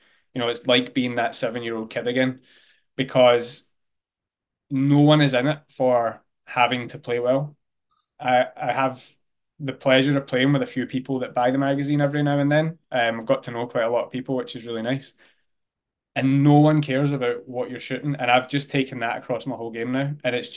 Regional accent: Glasgow, Scotland, United Kingdom; I'm from Glasgow, and if you're an athletic person in Glasgow, you play football and that's it.

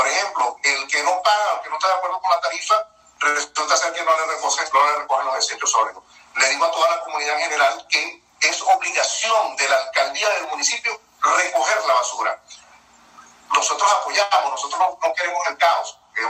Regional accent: Lechería, Anzoátegui, Venezuela; Pero personas como nosotros, que somos de Lechería

